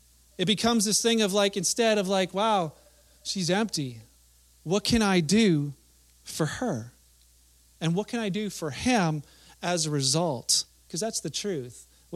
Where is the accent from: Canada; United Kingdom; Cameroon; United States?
Canada; As married folk, as folks Canadian in our culture, this repentance is a changing of mind.